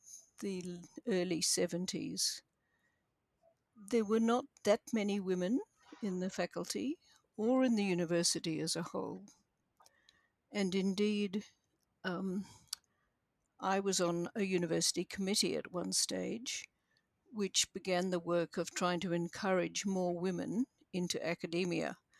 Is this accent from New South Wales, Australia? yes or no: no; Bendigo, Victoria, Australia; born there; I was born in Bendigo, in Bishop's Court there, actually, because my mother had to move back home when my father went off to join the army.